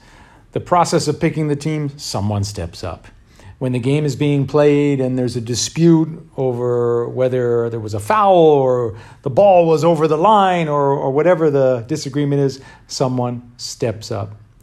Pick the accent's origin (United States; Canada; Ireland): Canada; my experience growing up in Canada